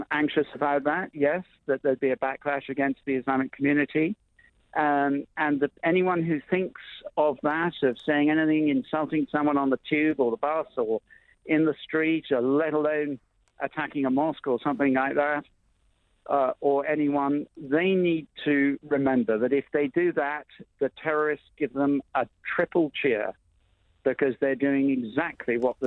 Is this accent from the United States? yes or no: no; London, United Kingdom; I'm a Londoner. It's no more than a mile or so from where we live.